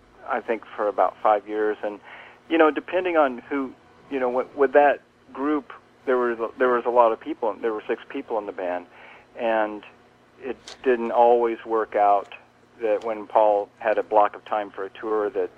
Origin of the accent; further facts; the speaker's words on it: Kansas City, Missouri, United States; also born or lived in Bay Area / Los Angeles; now in New York, United States; Kansas City. Yeah, and I moved from Kansas City, actually it was 30 years ago, in July. And I went to California first, to the Bay Area, lived there for about 4 years.